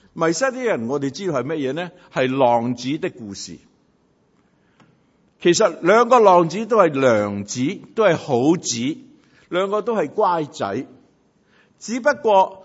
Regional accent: Guangdong, China; 当我思想水的时候，我不能不想到我们广东人很着重的一句说话

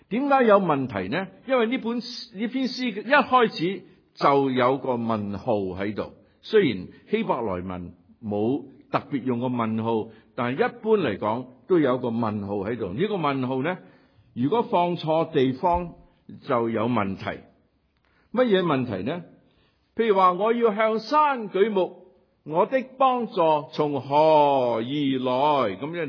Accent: Chaozhou, Guangdong, China; 对唔住，我都系潮州人。我都系广东人。

